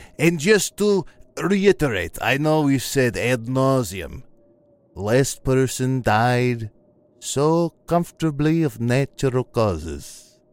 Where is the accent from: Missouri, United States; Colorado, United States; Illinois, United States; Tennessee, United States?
Missouri, United States; Yes, I am from the Ozarks, and the Ozarks are a mysterious and interesting place, full of woods and cars on cinder blocks, but I speak English the same as you.